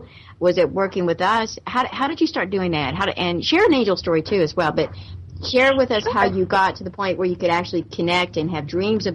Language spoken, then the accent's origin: English; the South, United States; accent: Southern; I'm from the South, so you have to listen to the Southern accent a little bit tonight.